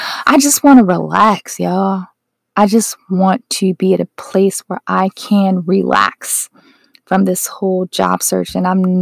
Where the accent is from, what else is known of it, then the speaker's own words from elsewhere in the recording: Wisconsin, United States; I'm from Wisconsin, but we drove to Egg Harbor, Wisconsin.